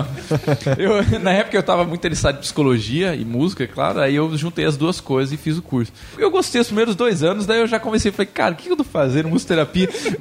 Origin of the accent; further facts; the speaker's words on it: Presidente Prudente, São Paulo, Brazil; Eu tava em Presidente Prudente, interior de São Paulo. Eu fui pra lá quando tinha 12 anos, eu acho, então eu passei minha adolescência em Presidente Prudente.